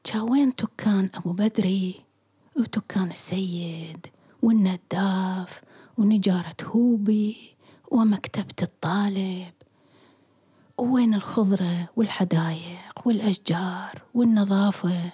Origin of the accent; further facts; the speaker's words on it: Iraq; moved away as an adult; تذكروا كيف كنت أفكر حين هاجرت أو هربت من العراق، بالضبط كما يفكر الآلاف من الناس المهاجرين، بأنني سأعود قريبا لوطني